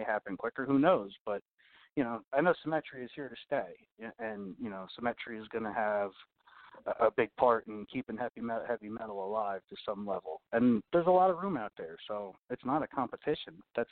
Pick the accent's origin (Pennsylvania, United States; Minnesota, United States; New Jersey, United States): New Jersey, United States; Green Brook; I grew up the next town over. I grew up in Greenbrook, New Jersey, and they're so close, they actually share a zip code.